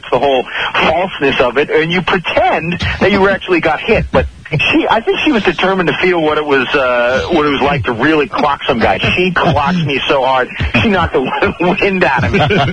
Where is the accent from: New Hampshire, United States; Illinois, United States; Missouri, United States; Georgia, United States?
New Hampshire, United States; I grew up in New Hampshire, so I went to the University of New Hampshire